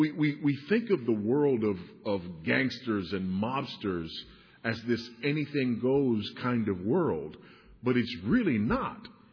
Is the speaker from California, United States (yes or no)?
yes; Los Angeles, California, United States; Probably because I grew up in South Central Los Angeles, surrounded by gangsters.